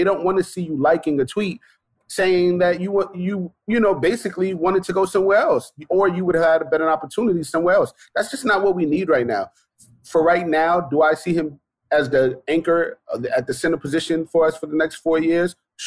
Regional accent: New York City, New York, United States; I'm from Brooklyn, born and raised.

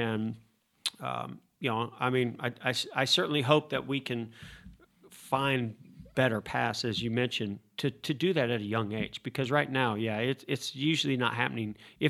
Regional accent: California, United States; Because I'm from California, number one.

